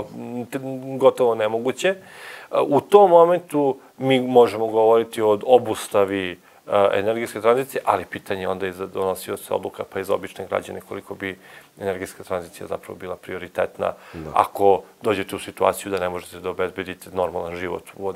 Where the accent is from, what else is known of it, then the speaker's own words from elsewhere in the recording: Vojvodina, Serbia; Ja dolazim iz Banata i mi već imamo nekoliko vetroparkova